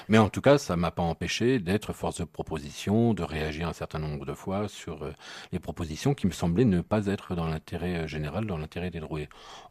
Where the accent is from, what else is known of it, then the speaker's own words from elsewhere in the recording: Dreux, Centre-Val de Loire, France; je suis né à Dreux, j'ai grandi à Dreux et j'ai vu cette ville évoluer